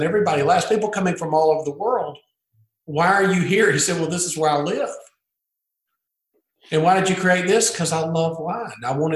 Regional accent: Albany, Georgia, United States; Albany, Georgia, about 2 hours south of here.

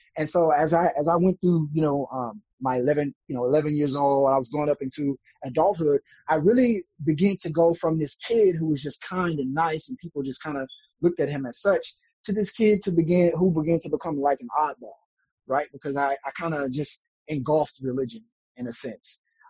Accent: Louisiana, United States; So I grew up originally in the South as well. I grew up in Louisiana.

